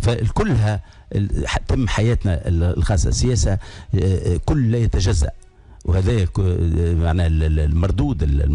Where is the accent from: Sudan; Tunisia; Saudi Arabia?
Tunisia; الديمقراطية هذه اللي عندنا في تونس اللي هي يعني هشة